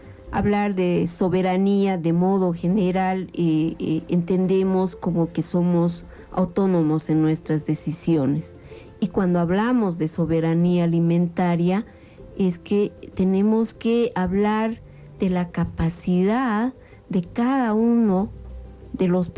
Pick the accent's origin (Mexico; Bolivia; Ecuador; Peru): Bolivia; nosotros como bolivianos decidir qué queremos